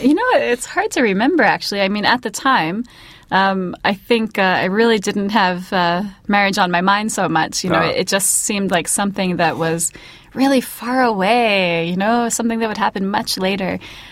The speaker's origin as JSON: {"language": "English", "country": "United States", "said": "And I thought, I am American."}